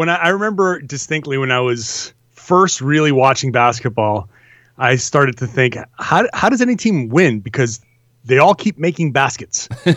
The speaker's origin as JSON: {"language": "English", "region": "Rhode Island", "country": "United States", "said": "because I'm from Rhode Island, only about 35, 40 miles away"}